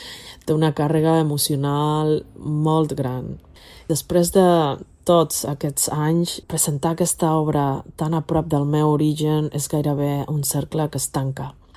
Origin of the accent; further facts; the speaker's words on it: Barcelona, Catalonia, Spain; Vaig néixer en créixer a Barcelona